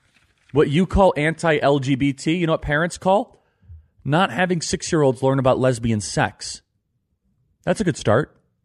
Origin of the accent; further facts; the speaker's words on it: Illinois, United States; I grew up in Illinois, not far from Iowa.